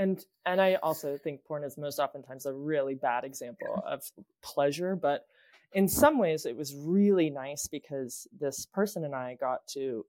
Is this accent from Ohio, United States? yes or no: yes; Ohio, United States; And I grew up in Ohio in the 90s